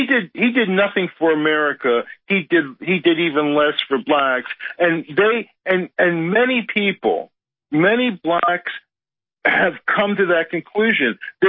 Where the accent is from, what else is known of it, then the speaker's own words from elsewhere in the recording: United States; If I'm an American, how can I be a minority? I am the majority. I'm an American.